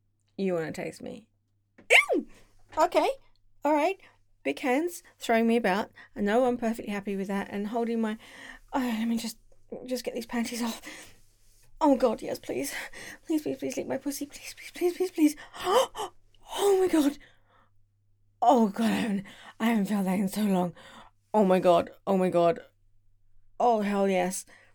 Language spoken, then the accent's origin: English; United Kingdom; No, I'm always this polite. I'm British. What do you expect?